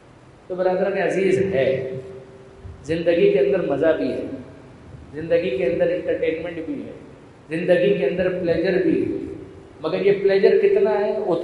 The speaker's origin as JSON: {"language": "Urdu", "town": "Karachi", "region": "Sindh", "country": "Pakistan", "tie": "born or raised there", "said": "میرا بچپن پورا کھاردر میں گزرا, تو وہیں کی عزاداری بچپن میں دیکھی"}